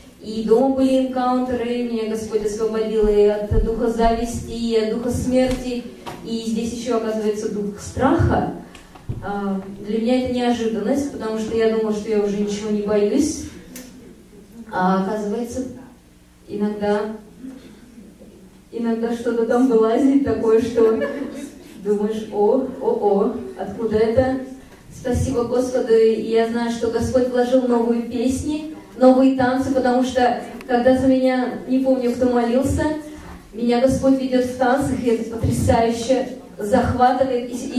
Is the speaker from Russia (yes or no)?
no; Vancouver, British Columbia, Canada; Я из Канады, Ванкувер.